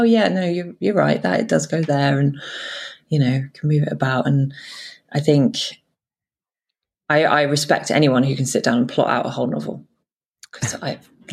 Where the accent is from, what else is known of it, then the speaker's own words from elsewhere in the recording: South West England, United Kingdom; I'm from Cornwall. We grew up a very hippie, strange upbringing, you know.